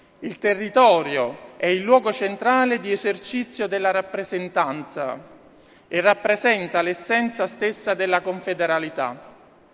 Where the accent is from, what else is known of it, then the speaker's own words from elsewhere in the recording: Naples, Campania, Italy; now in Novara, Italy; sono napoletano e me ne vanto.